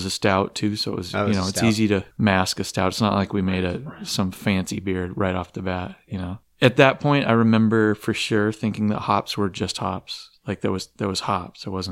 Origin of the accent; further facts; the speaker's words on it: Alaska, United States; because I grew up in Alaska. I was born in Alaska.